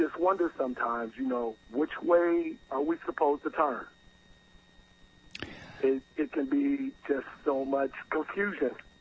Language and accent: English; Ohio, United States; I'm from Ohio, so I know how Republicans really, really can get ugly